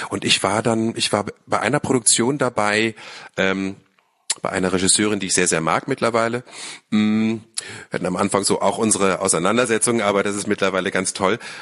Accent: Lower Saxony, Germany; now in Berlin, Germany; Ich bin auch seit 20 Jahren hier in Berlin. Ich komme allerdings vom Land. Also ich bin wirklich im Niedersächsischen nirgendwo am Harzrand aufgewachsen, was auch schön war als Kind.

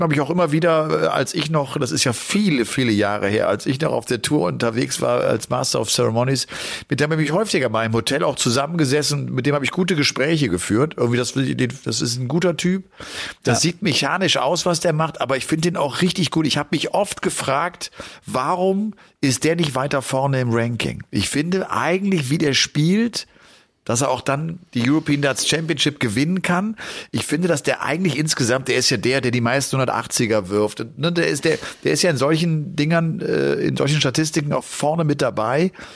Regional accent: North Rhine-Westphalia, Germany; jetzt komme ich aus dem Kölner Raum

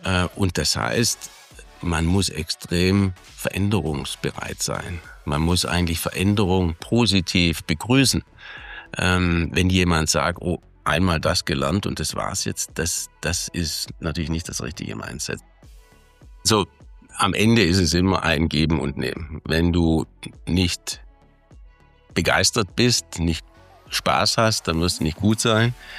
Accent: Ravensburg, Baden-Württemberg, Germany; ich bin Ravensburger. Ich bin 63 in Ravensburg geboren, hier zur Schule gegangen, am Wirtschaftsgymnasium, 84 Abitur gemacht.

